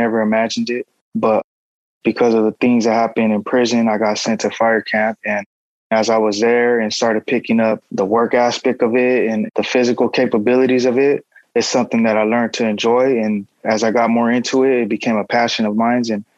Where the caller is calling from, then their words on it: San Bernardino, California, United States; I'm calling from San Bernardino, California, and I am a firefighter.